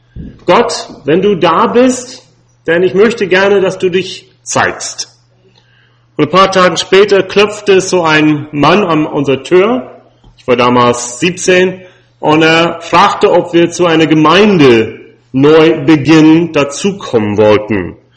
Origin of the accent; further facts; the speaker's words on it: United States; German is a second language; now in Germany; ich komme aus den Vereinigten Staaten und nicht gebürtig aus Deutschland.